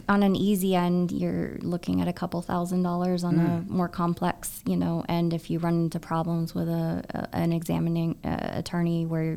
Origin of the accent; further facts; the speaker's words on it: Los Angeles, California, United States; I wanted to go to New York from LA. I grew up in Los Angeles